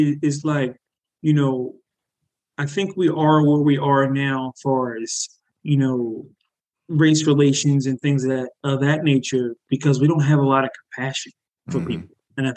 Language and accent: English; Philadelphia, Pennsylvania, United States; I was 21 years old. And I grew up in West Philadelphia.